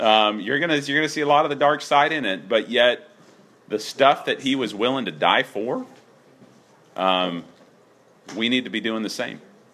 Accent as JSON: {"language": "English", "region": "Texas", "country": "United States", "said": "And Mike and I are the furthest thing from that. We're both from Texas. Like, meat is one of the one basic food group."}